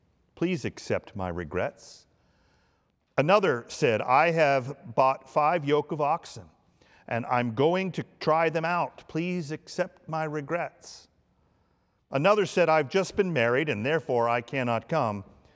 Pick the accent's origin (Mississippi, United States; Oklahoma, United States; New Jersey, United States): New Jersey, United States; I'm from North Jersey, Dave is from Pittsburgh